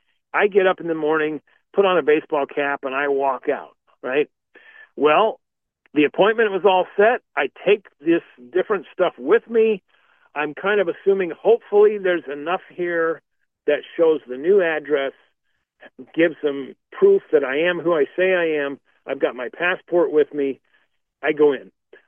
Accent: Utah, United States; born there; Well, I was born in Utah, and I just can't go get suddenly a copy of my birth certificate.

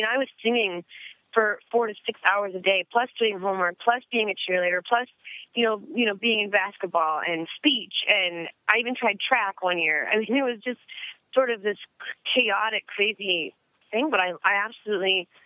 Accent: North Dakota, United States; you know, we're talking in very rural Midwest. I grew up in North Dakota.

